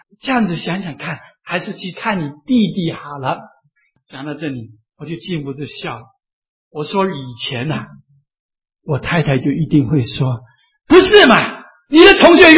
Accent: United States; 甚至当我们美国人是这样的

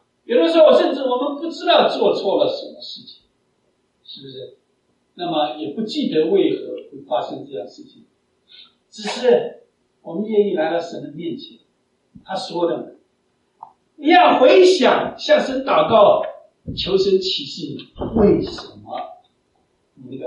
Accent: China; 我们中国人说破镜难圆，覆水难收，不是吗？

